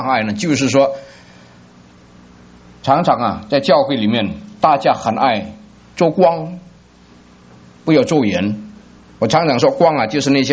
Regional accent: Indonesia; 感谢神，我是在印尼长大

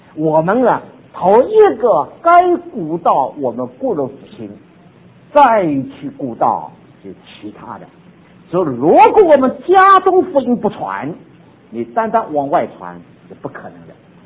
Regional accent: southern China, China; 我们中国人，或特别是我们南方人啊，我是个南方人，

